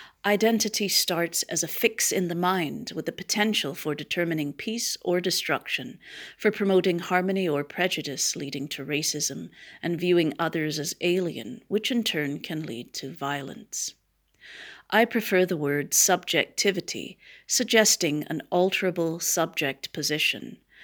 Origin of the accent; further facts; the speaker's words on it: Vancouver, British Columbia, Canada; Growing up in Vancouver, I had very little knowledge